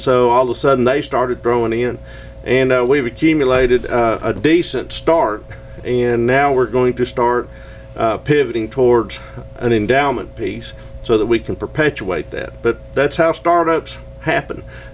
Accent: Texas, United States; accent: Texan; Texan, and they needed to find a unique Texan. And I think that for the first time in my academic career, my accent probably proved to be an asset instead of a sign of curiosity.

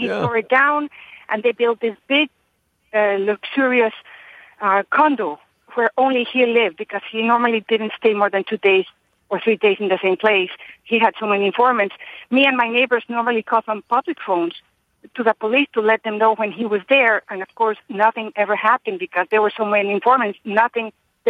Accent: Medellin, Antioquia, Colombia; I used to live in Medellin. It's my hometown. All my family still lives there.

